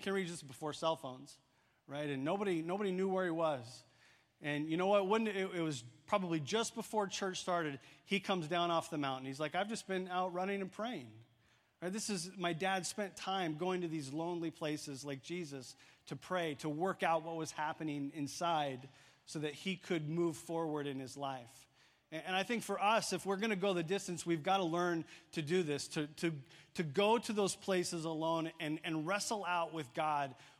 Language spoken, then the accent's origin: English; Washington, United States; the last major race I ran with my dad was a 25K race along the Columbia River in my home state of Washington State.